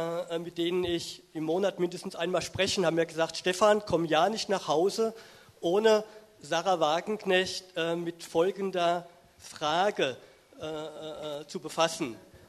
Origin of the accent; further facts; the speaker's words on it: Worms, Rhineland-Palatinate, Germany; Ich komme aus Worms und leite dort den Gesprächskreis der Nachdenkseiten.